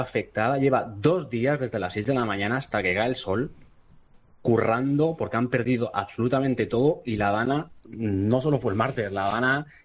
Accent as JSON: {"language": "Spanish", "town": "Valencia", "region": "Valencian Community", "country": "Spain", "said": "la gente que somos del centro de Valencia hemos estado en una burbuja."}